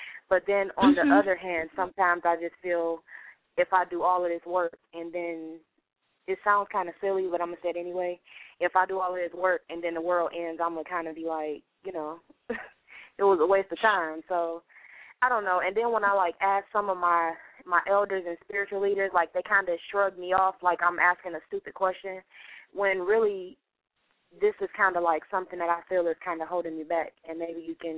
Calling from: East Palo Alto, California, United States; I'm calling from East Palo Alto, California.

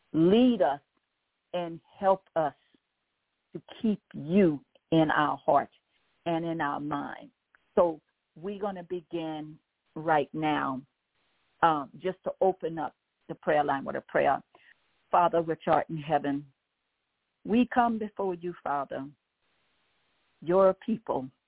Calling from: Baton Rouge, Louisiana, United States; I'm calling from Baton Rouge, Louisiana, and I am the host.

